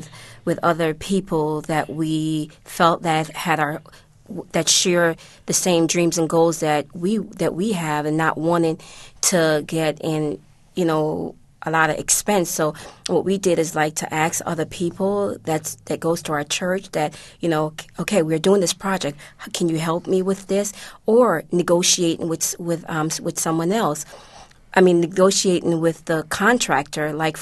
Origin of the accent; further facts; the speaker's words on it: Hartford, Connecticut, United States; also born or lived in Jamaica; I grew up in Hartford, although I'm originally from Jamaica.